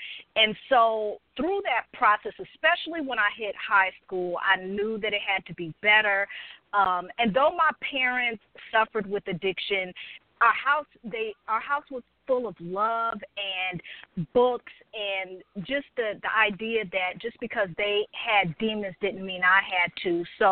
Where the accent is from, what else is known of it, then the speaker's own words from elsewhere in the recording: San Francisco, California, United States; also born or lived in Oakland; I am a California girl. I was born in Oakland, California, but also raised in San Francisco as well. So I'm a true Bay Area girl through and through, all day, every day.